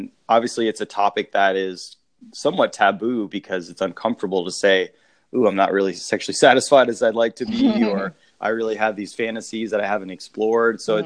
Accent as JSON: {"language": "English", "region": "Louisiana", "country": "United States", "tie": "born or raised there", "said": "growing up Catholic and growing up in Southern Louisiana"}